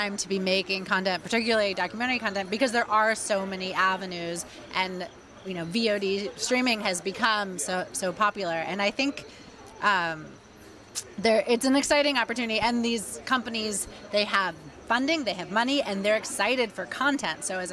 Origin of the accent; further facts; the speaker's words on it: Pennsylvania, United States; I grew up outside Philadelphia.